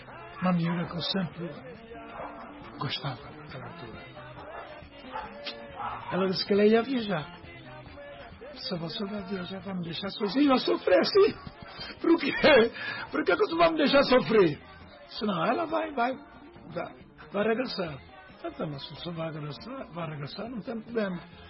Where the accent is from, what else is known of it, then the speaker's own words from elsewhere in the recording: São Tomé & Príncipe; para mim, que eu sou santomense, sou feijão com arroz